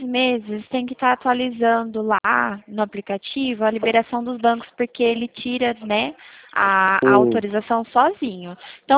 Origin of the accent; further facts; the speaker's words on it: São Carlos, São Paulo, Brazil; Eu sou de São Carlos.